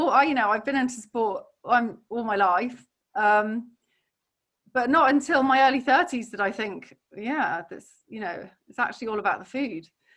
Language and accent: English; Hong Kong; I grew up in Hong Kong